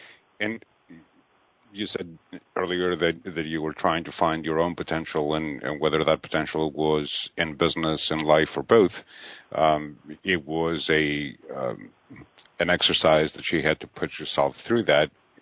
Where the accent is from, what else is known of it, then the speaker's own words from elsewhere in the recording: Greece; I grew 5,000 miles away from America, but growing up in Greece